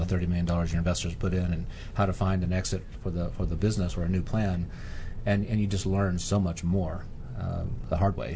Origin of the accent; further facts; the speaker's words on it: Oklahoma, United States; Oklahoma, the panhandle of Oklahoma. If you know where the nearest major city, which is 25,000 people, is Enid, Oklahoma, but north and northwest of there.